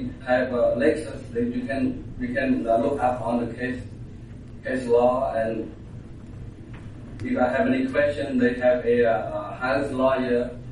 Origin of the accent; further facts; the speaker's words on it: Cambodia; English is a second language; now in United States; I was born and raised in Cambodia. I attended school through a 12th grade. I came to the United States as a war refugee in 1988. I became a U.S. citizen in 1994.